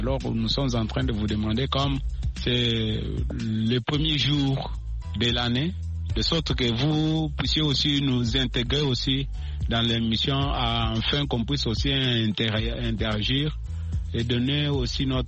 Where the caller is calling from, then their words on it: Kasonga, Kasaï-Central, DR Congo; je viens de Kassonga, dans la province du Kassai central, dans la République démocratique du Congo. Je suis à Saint-Joseph Mikalay.